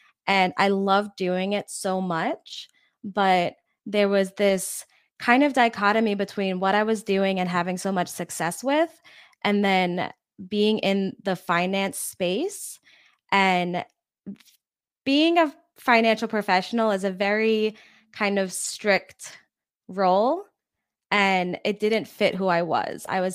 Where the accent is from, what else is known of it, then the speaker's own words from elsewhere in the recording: New York, United States; moved away; also born or lived in Maryland; So, like I said, I'm from New York, but I lived in Maryland for 6 years.